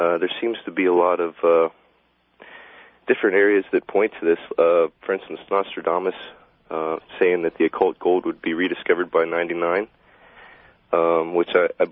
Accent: Columbus, Ohio, United States; I'm from Columbus, Ohio.

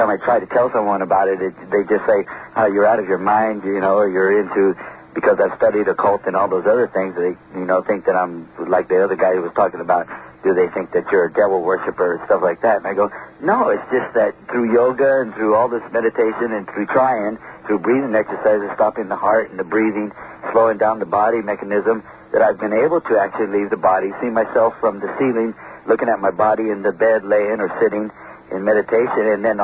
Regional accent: California, United States; I'm from the Bay Area

